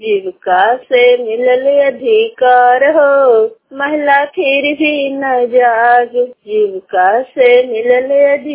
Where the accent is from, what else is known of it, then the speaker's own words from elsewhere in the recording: Kolama, Bihar, India; Block खन्नौज Kolama गांव की रहने वाली हूँ, जिला नालंदा।